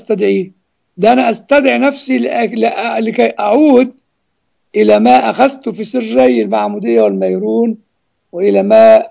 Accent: Egypt; زي ما يقولوا عندنا في مصر حسك عينك

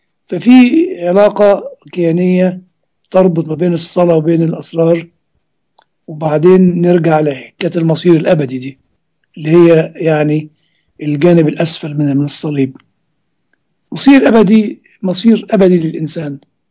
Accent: Egypt; لكن الاختصار عبادة زي ما بيقولوا عندنا في مصر.

